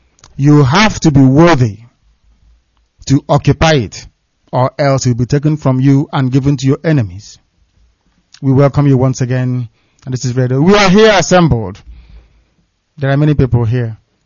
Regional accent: Biafra, Nigeria; born there; I was born in Biafra land. That is where I will die. Not outside, God forbid. That is my country. That is my home.

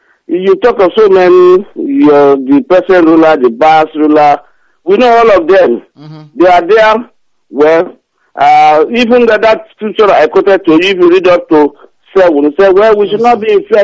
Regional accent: Nigeria; I'm from Nigeria. I'm not from the East, but you are one.

